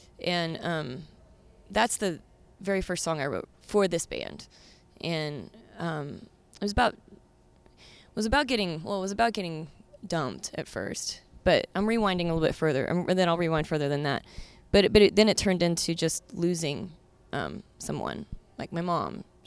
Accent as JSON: {"language": "English", "region": "Texas", "country": "United States", "tie": "born or raised there", "lives_now": "Brooklyn, United States", "said": "I'm from, born and raised in Texas."}